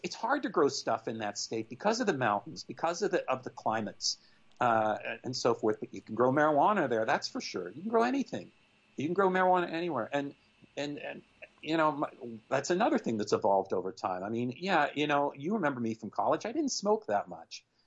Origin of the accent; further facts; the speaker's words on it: West Virginia, United States; there tends to be a thing of within the people of my home state of like expecting the world to come to them instead of reaching out to what else is out there in the world